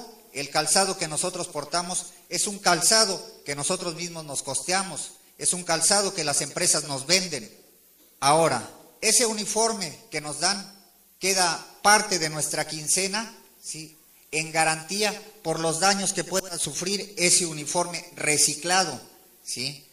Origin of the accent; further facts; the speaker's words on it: Mexico; No somos mexicanos de segunda